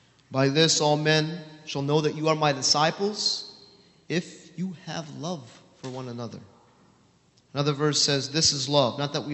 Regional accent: United States; I grew up in the States, and I served as a U.S. Marine when I was in the States, okay?

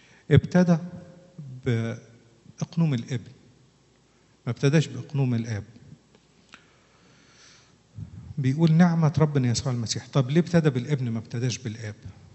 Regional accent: Egypt; عندنا في مصر مشهور جدا أما واحد يقول للتاني أنت ابن مين

